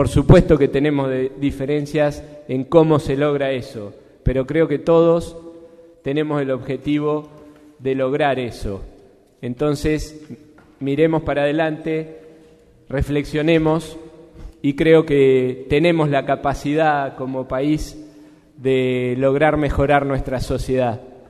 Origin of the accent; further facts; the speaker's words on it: Argentina; entendiendo que todos somos argentinos